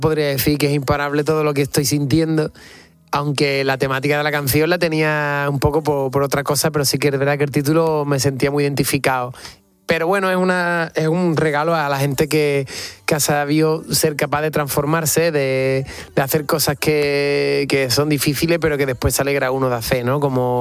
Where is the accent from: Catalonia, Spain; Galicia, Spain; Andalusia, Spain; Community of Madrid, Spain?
Andalusia, Spain; Rota; a mis 14 años entré a trabajar en una pizzería de Rota, de mi pueblo, para comprarme un piano